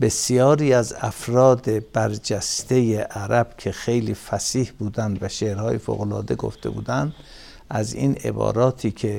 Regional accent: Iran; ولی گفتم که من ایرانی هستم.

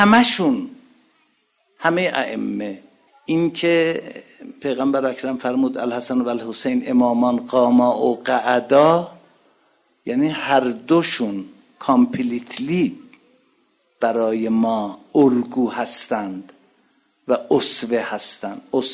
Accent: Iran; moved away as an adult; ما تازه از ایران اومدیم و دانشجو هستیم و فوق لیسانس داریم میخونیم، من و همسرم

